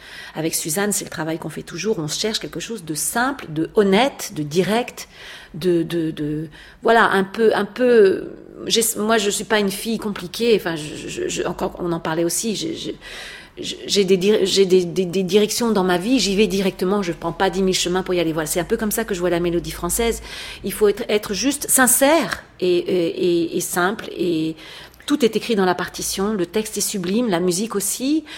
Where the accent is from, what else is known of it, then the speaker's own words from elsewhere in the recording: France; en tant que Française